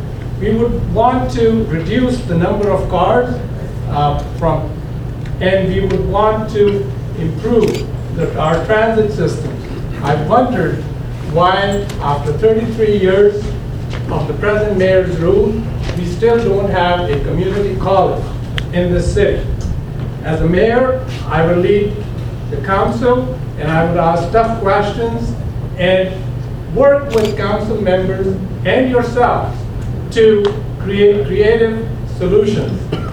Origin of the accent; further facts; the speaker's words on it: Canada; As a Canadian, I manage complex projects in countries like the US, Brazil, China